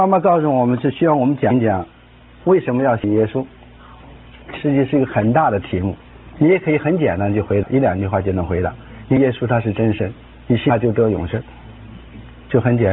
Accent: China; moved away as an adult; now in United States; 因为我也是从大陆来的，所以这样的话，我想我们可能有很多方面是共同的，大陆的无神论教育背景一些。

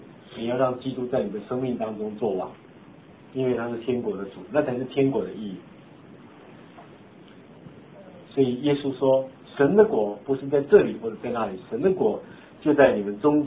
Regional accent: Taiwan; now in United States; 我从台湾来，我不能用台湾的法律来度量美国，是不是？

